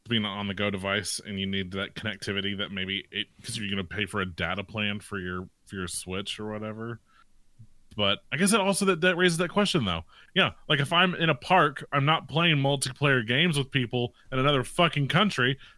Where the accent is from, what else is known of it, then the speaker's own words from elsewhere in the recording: United States; like I have absolutely zero power over anything. I'm literally just the American face.